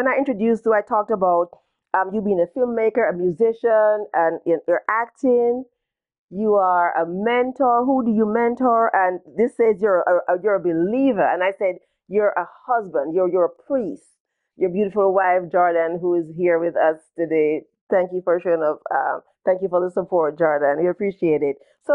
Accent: Jamaica; moved away as an adult; And I grew up in Jamaica too. I came here when I was 28 years old.

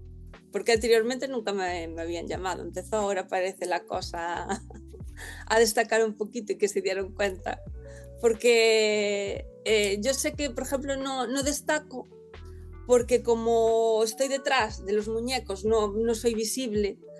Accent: Noia, Galicia, Spain; tengo puesto que soy de Noia

